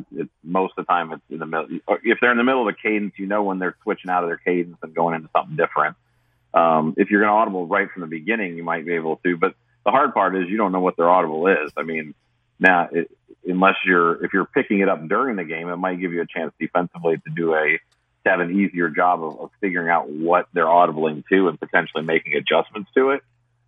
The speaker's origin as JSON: {"language": "English", "region": "Michigan", "country": "United States", "tie": "born or raised there", "moved": "yes", "lives_now": "South Carolina, United States", "said": "I grew up in Michigan. Was a Big Ten guy until I came down here to South Carolina and ended up making it my home, you know, 25 years ago."}